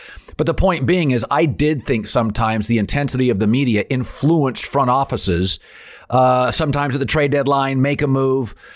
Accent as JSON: {"language": "English", "region": "Washington", "country": "United States", "tie": "born or raised there", "said": "I loved Connecticut's prep schools, their intensity, I thought it was cool because I grew up in Washington State."}